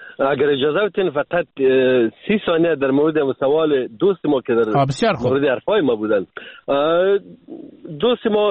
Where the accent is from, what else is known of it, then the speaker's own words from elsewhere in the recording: Afghanistan; ما افغان هستیم، ما تجربه زیاد داریم